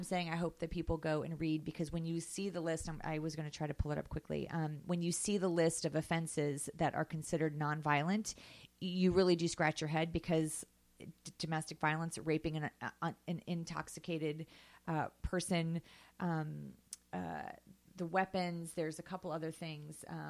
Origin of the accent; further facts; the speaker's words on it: California, United States; But now as a Californian, it's time to start paying attention to, our local campaigns. And we have a lot of people, running for different positions here in California.